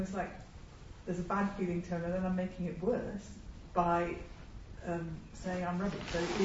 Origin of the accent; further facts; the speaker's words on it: England, United Kingdom; Now, I don't know if this is because I'm English